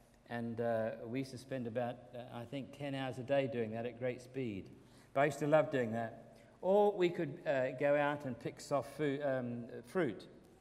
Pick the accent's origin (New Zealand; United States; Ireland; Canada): New Zealand; When I was growing up in New Zealand, I always looked forward to the changing seasons for a variety of reasons.